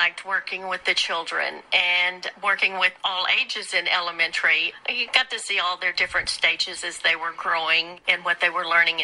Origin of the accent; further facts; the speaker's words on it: Corpus Christi, Texas, United States; now in Katy, United States; I'm from Corpus Christi, but I've lived here in Houston since 1971, so this is really my home.